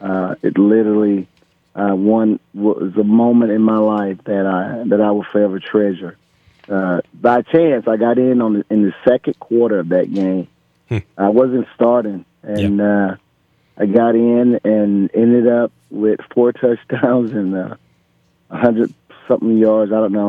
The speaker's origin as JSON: {"language": "English", "town": "Geneva", "region": "Alabama", "country": "United States", "tie": "born or raised there", "said": "Well, let me say, growing up in Geneva, Alabama, 8 years old, I had a dream that one day I could play for Coach Paul Bev Bryant."}